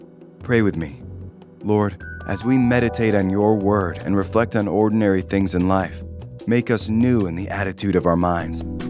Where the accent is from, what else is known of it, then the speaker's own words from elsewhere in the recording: Canada; Whenever I, as a Canadian, drive my car into the United States